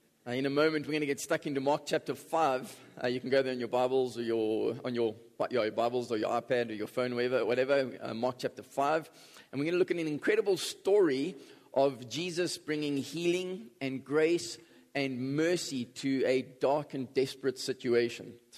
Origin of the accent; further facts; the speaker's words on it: East London, Eastern Cape, South Africa; now in Johannesburg, South Africa; I'm actually originally from East London.